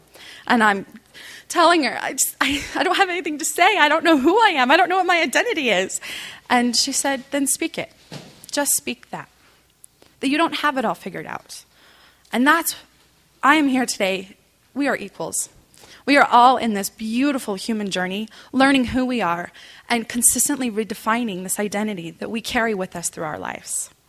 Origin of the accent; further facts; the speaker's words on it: Salt Lake City, Utah, United States; born there; I was born right here in Salt Lake City, and we were a part of the community that was here up in Little Cottonwood Canyon.